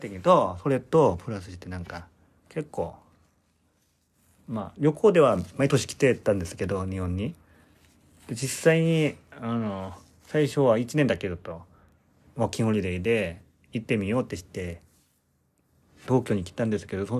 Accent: South Korea; now in Japan; 外国人、そうだね、なんかちょっとメリットを感じたのよ、自分が韓国人としての、

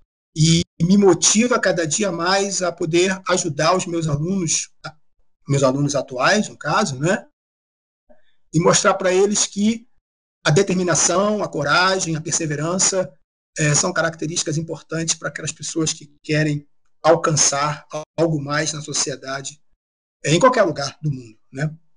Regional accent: Duque de Caxias, Rio de Janeiro, Brazil; Bom, eu sou nascido e criado em Duque de Caxias, estudei em escola pública boa parte da minha vida.

